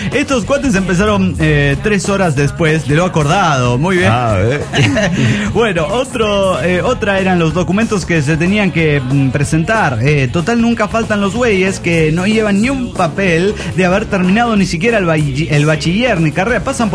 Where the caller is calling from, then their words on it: Irapuato, Guanajuato, Mexico; de Irapuato, Guanajuato.